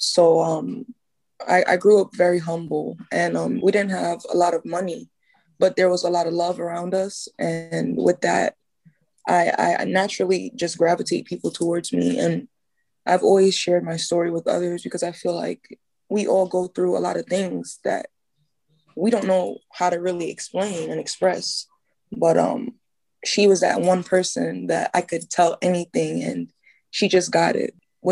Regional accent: Brooklyn, New York, United States; So I was born and raised in Brooklyn.

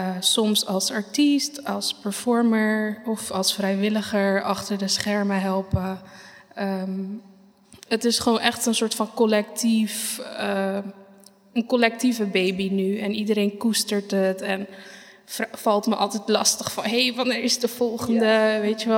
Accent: Caribbean Netherlands; now in Rotterdam, Netherlands; Ik ben bijna 29. Ik woon in Rotterdam sinds kort weer. Ik kom uit Bonaire.

